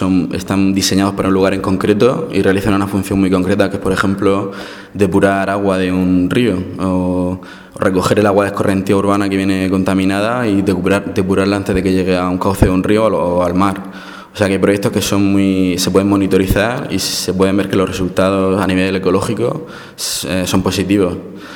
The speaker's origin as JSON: {"language": "Spanish", "region": "Region of Murcia", "country": "Spain", "said": "yo soy de la Huerta de Murcia y hay una serie de actividades que se hacían de forma comunitaria que han desaparecido"}